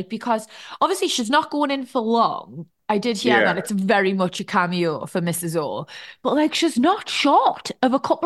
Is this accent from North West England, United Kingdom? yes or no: yes; North West England, United Kingdom; from Cheshire.